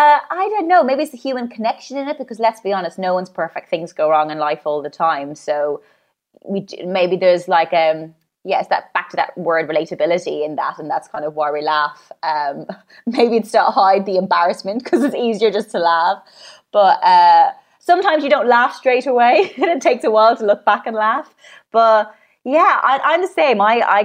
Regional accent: Ireland; now in London, United Kingdom; especially like I moved from Ireland to London, and that was such a big kind of culture shock anyway

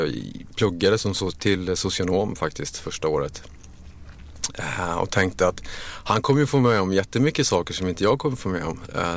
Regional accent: Mullsjö, Jönköping County, Sweden; also born or lived in Stockholm; Jag är född i Stockholm från början. Sen har vi flyttat runt lite grann. Hade skolåren i en liten by norr om Jönköping, Mullsjö.

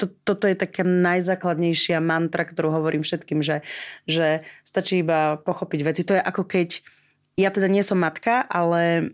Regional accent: Prešov Region, Slovakia; ja pochádzam z Polonín

